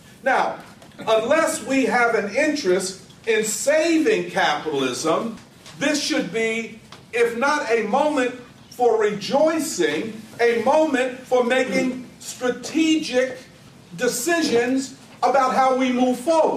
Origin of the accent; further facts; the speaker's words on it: Philadelphia, Pennsylvania, United States; I'm from Philadelphia.